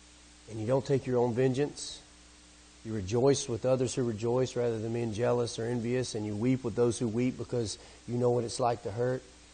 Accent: Alabama, United States; I'm the fastest talking Alabamian he's ever met. And I will apologize for my accent.

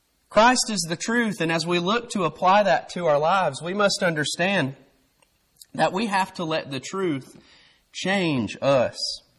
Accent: Fayetteville, Tennessee, United States; I'm from Tennessee. I'm from southern Middle Tennessee, Fayetteville, Tennessee. We enjoy our freedoms in Fayetteville, Tennessee.

